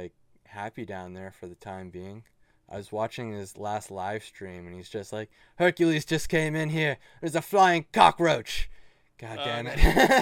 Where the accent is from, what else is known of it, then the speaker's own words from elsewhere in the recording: Canada; I'm Canadian, so.